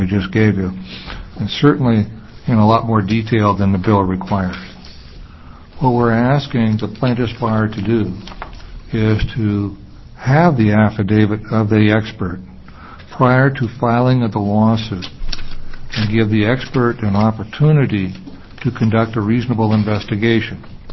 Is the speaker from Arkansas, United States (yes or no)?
no; Portland, Oregon, United States; I'm an attorney from Portland